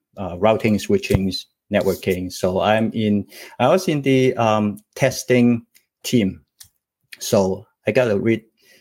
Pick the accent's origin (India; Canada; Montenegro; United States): Canada; I'm a Canadian and I graduated in Queen's University in Canada.